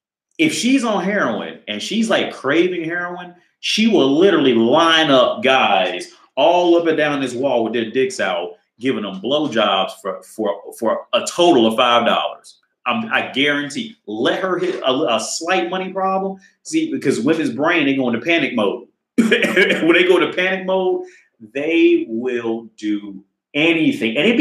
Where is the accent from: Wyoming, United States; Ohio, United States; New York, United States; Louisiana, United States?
Ohio, United States; I'm from Ohio. So heroin was like a big thing in Ohio, especially back then.